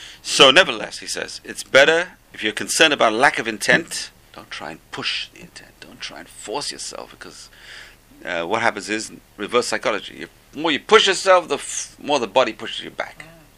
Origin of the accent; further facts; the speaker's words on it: United Kingdom; I know, because I'm British.